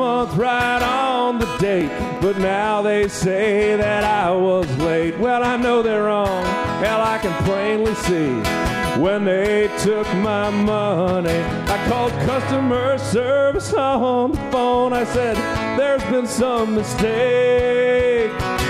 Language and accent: English; New York, United States; because I'm originally from New York, I swore at him and hung up. Now, obviously, I'm from Western New York, which is true.